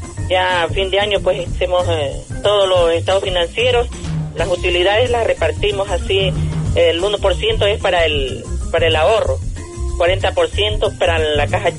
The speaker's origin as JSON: {"language": "Spanish", "town": "Pasaje", "region": "El Oro", "country": "Ecuador", "said": "Soy de Pasaje, provincia del Oro."}